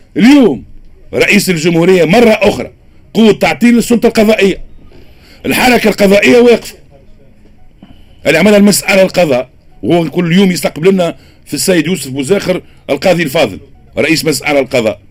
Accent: Tunisia; انا كتونسي قبل ما نكون نائب

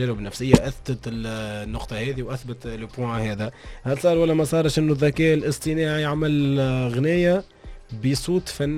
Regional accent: Tunisia; احنا كشعب تونسي

